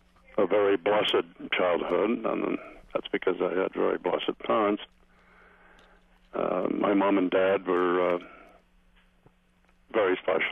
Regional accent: East Coast, United States; also born or lived in Rochester / Garden City / Lancaster; But born and raised on the East Coast, primarily in the beginning, I must have been a very bad boy because about 3 months after I was born, we moved from Rochester and moved into Garden City, Long Island

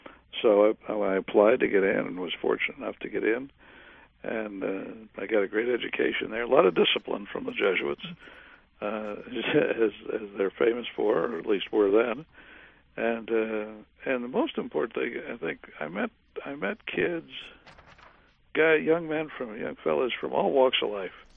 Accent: Cleveland, Ohio, United States; I'll soon be 62, but yeah, I grew up in Cleveland. My father had a restaurant, which was a wonderful place. It was a fish house in downtown Cleveland

